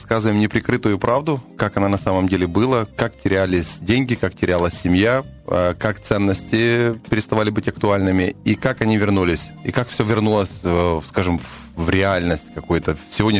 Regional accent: Vinnytsia Oblast, Ukraine; moved away; Родом я с Винницкой области и приехал в Киев учиться, в железнодорожный университет.

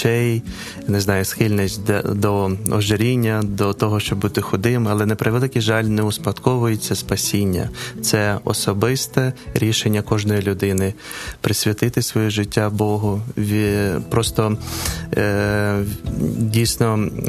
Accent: Bucha, Kyiv Oblast, Ukraine; я народився в передмісті Києва, в дуже затишному, в такому дуже спокійному місті, але на превеликий жаль, під час війни воно стало сумнозвісним. Це місто Буча, і моє дитинство перші роки проходило там, далі ми переїхали в Київ.

